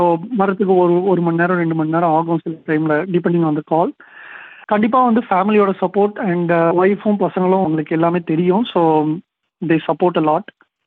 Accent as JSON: {"language": "Tamil", "town": "Chennai", "region": "Tamil Nadu", "country": "India", "tie": "born or raised there", "moved": "as an adult", "lives_now": "Melbourne, Australia", "said": "என்னோட சொந்த ஊர் சென்னை, இந்தியாவில. இங்க வந்து ஆஸ்திரேலியாவுக்கு 2008 நான் வந்தேன் மெல்பர்னுக்கு. அப்பத்துல இருந்தே ஃபுல்லா மெல்பர்ன்ல தான் இருக்கேன். நான் வந்து மைக்ரண்டா வந்தேன்."}